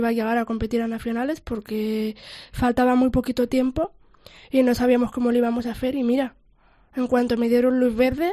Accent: Albacete, Castilla-La Mancha, Spain; poder dar el salto a nacionales en mi tierra, en Albacete

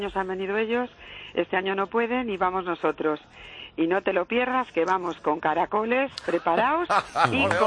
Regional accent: Santoña, Cantabria, Spain; soy de Cantabria, de Santoña, aunque yo vivo en un pueblito a 3 kilómetros que se llama Argoños.

